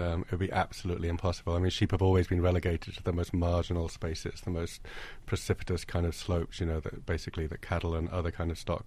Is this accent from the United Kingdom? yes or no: yes; Liverpool, North West England, United Kingdom; I grew up in Liverpool, and the Lake District was on the back door